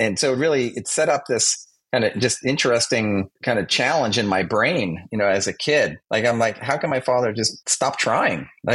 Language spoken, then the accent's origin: English; Massapequa Park, New York, United States; So I grew up on Long Island, Massapequa Park. Some of your listeners probably have heard of it.